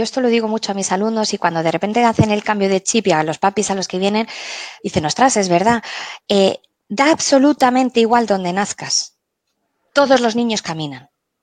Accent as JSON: {"language": "Spanish", "region": "Basque Country", "country": "Spain", "said": "la gente de, yo soy del País Vasco, la gente del País Vasco, los mayores, los caseros me decían"}